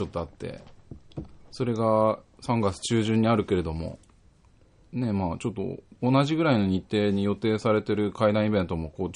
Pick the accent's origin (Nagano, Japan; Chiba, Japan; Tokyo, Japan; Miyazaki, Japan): Chiba, Japan; 千葉県出身なんですけど